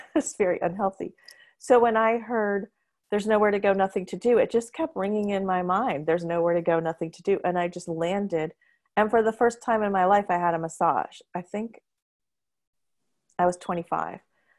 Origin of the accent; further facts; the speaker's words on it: Ohio, United States; And I'm from Ohio.